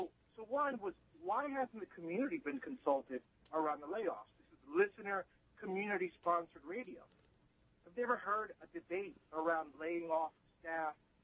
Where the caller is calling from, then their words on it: Union City, New Jersey, United States; I'm calling from Union City, New Jersey, right across the Hudson River.